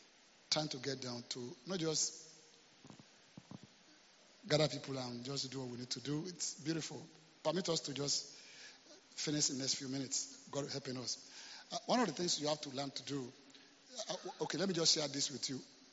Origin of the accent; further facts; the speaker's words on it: Côte d’Ivoire; now in Nigeria; I was born in Ivory Coast. I was coming from Ivory Coast to Nigeria to come to Nigeria.